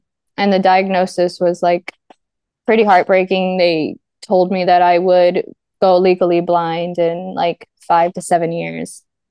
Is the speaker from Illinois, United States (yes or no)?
no; Miami, Florida, United States; now in Italy; I'm from Miami, Florida in the United States. And right now I'm living in Italy with my husband. I just moved here